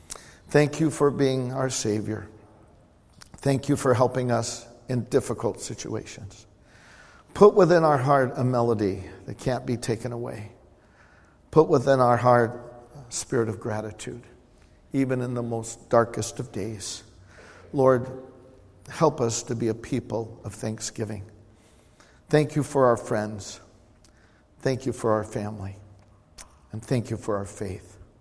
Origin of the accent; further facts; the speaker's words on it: Yuba City, California, United States; born there; 11, 1952 in Yuba City, California. That's when I was born physically, by water, if you will.